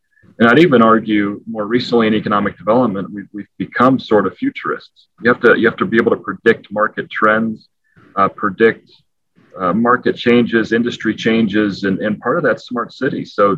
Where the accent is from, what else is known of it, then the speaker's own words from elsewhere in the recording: Quincy, Illinois, United States; moved away as an adult; also born or lived in St. Louis / Yuma; After growing up in Quincy, Illinois, going to undergrad and grad school in St. Louis, moved to St. Louis and then moved to Yuma